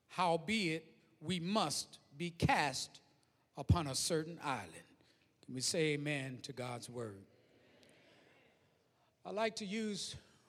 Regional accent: the South, United States; But I remember loving growing up in the South because, to me, you could also be close to nature.

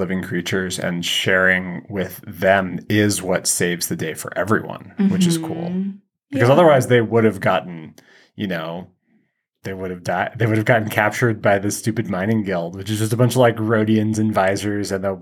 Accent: the American West, United States; because I grew up in the American West, and there is a distinct respect for nature of screw around and find out.

